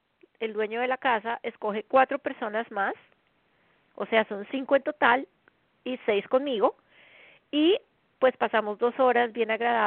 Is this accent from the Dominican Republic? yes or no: no; Colombia; born there; Son las 8 de la noche en mi país natal, Colombia.